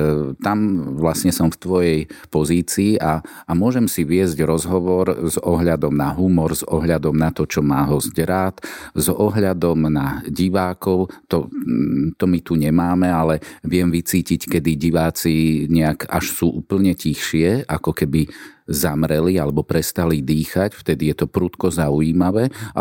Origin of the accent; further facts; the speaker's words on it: Košice, Košice Region, Slovakia; born there; Tak ja som sa narodil v Košiciach.